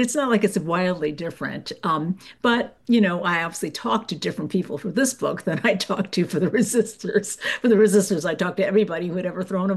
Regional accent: United States; I grew up in America.

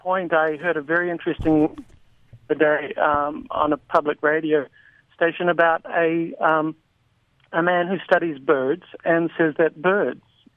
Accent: New Zealand; accent: New Zealand; now in United States; My accent is from New Zealand. I live here now.

